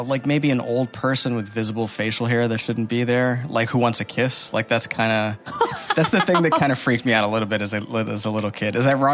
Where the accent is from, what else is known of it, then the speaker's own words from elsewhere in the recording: Puerto Rico; now in New York, United States; I grew up in Puerto Rico where... the cockroaches fly.